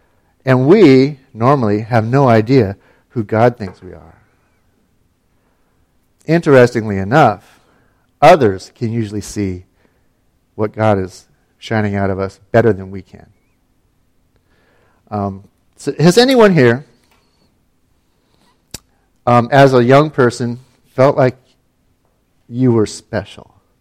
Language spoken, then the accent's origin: English; Ketchikan, Alaska, United States; I am from Ketchikan, Alaska.